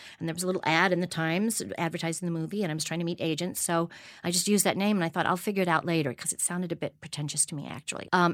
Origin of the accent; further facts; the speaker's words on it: New York, United States; You know, but I do think that like growing up in New York is this like treasury of stimuli and everything's accessible.